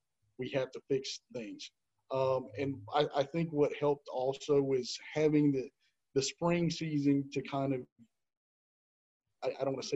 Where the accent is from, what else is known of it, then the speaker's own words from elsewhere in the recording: Hammond, Louisiana, United States; I grew up in Hammond. I still live in Hammond, Louisiana.